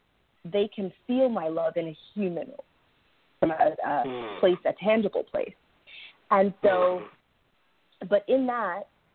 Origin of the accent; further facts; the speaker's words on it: Florida, United States; also born or lived in New York; So I lived in New York for 12 years, and I moved back to my hometown, South Florida.